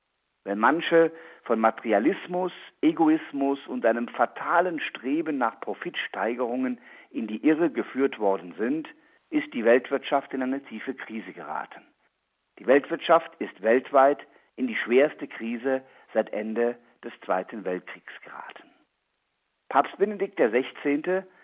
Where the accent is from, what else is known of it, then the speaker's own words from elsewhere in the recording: Aachen, North Rhine-Westphalia, Germany; die alle ihren Sitz in meiner Heimatstadt Aachen haben